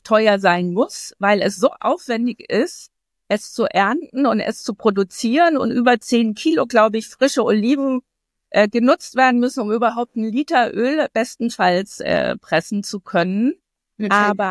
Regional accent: Germany; die ich als Deutsche in den letzten Jahren mir angelesen habe

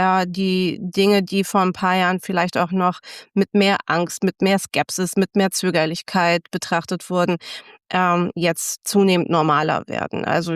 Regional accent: Lower Saxony, Germany; ich bin in Niedersachsen groß geworden und habe dann irgendwann erstmal in Münster studiert

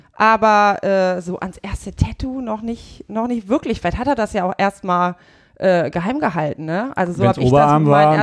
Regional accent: Hanover, Lower Saxony, Germany; Aus Hannover.

